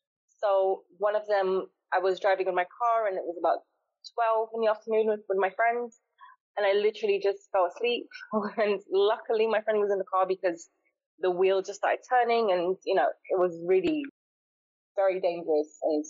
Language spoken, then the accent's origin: English; United Kingdom; now in Angola; And I grew up in the UK, but I'm from Portugal and Angola. But most of my life, I did grow up in the UK.